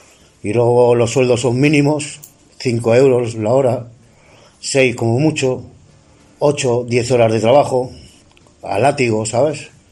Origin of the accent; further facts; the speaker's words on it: Madrid, Community of Madrid, Spain; soy de Madrid